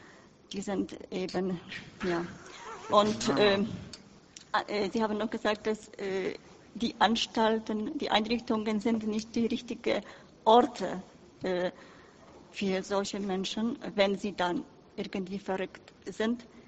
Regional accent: Poland; German is a second language; Ich komme aus Polen.

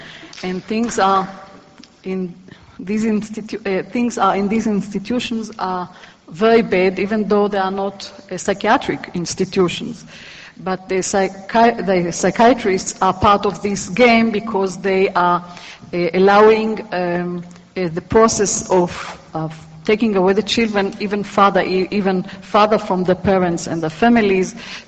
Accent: Israel; and I'm also from Israel.

